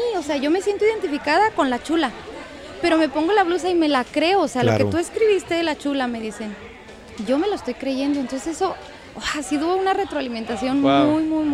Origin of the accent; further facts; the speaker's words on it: Chihuahua, Mexico; yo soy originaria de Chihuahua. Oh, residiendo órale. Aquí en El Paso, en Ciudad Juárez.